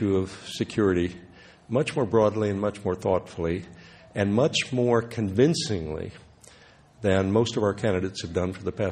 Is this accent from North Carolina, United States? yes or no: no; Kansas, United States; And I heard it growing up in Kansas.